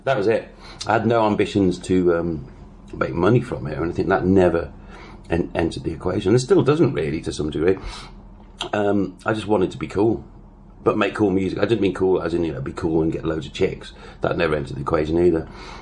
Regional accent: Ainsdale, North West England, United Kingdom; also born or lived in Billinge; And then I grew up in Merseyside, Liverpool, and just outside Liverpool, a place called Ainsdale, which is near Southport.

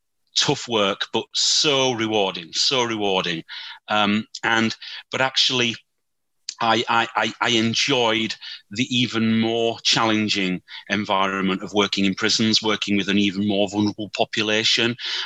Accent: Holmfirth, Yorkshire and the Humber, United Kingdom; I am 49 years old. I'm 50 in 2 weeks' time. I was born in Yorkshire in a small town called Home Firth, which for some older people may well know as where a BBC programme called Last of the Summer Wine was filmed. It's a beautiful little Yorkshire town.

